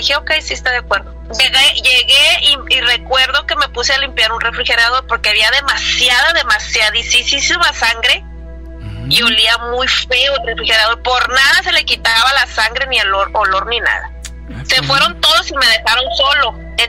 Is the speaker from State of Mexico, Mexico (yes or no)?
no; Piedras Negras, Coahuila, Mexico; now in Reynosa, Mexico; Soy de Coahuila, de Piedras Negras, Coahuila, pero radico en Reynosa, Tamaulipas.